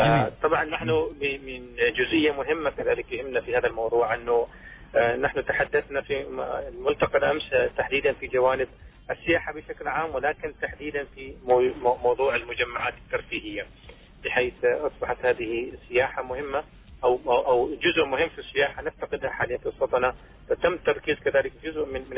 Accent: Oman; عندنا في عمان

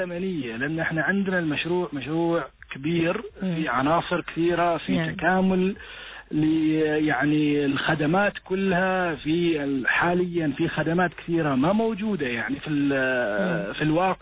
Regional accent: Oman; ونحن كعمانيين.

